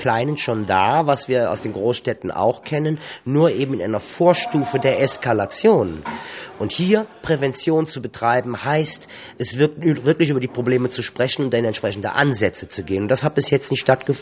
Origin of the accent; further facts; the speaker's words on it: Cologne, North Rhine-Westphalia, Germany; Ja, genau, ich bin eine halbe Italiener sozusagen, ne? Aber ich bin in Köln aufgewachsen, in Köln geboren.